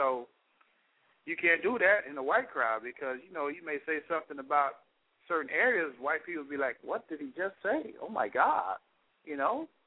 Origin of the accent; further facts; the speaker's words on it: Miami, Florida, United States; I'm originally from Miami, but now I live in, you know, the Daytona, Orlando area over there, Central Florida.